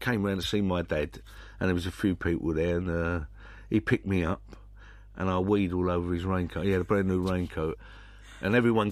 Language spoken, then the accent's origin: English; London, United Kingdom; My accent's totally different to what I remember Londoners talking like. Even Dockers, when I was a kid, you know, they had a kind of a nicer way of talking.